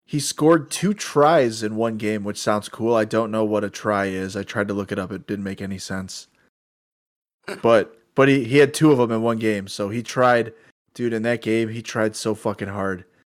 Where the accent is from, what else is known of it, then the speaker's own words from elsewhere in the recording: United States; being American, we're like, we only play football